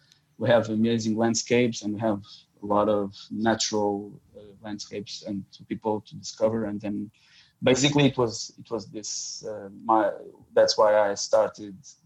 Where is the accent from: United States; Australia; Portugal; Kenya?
Portugal; Lisbon; English is a second language; 30K south of Lisbon, my hometown